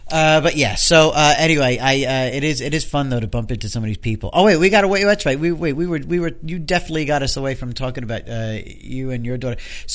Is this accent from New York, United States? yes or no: yes; Westchester, New York, United States; Growing up in Westchester, I knew either Catholics or Jews.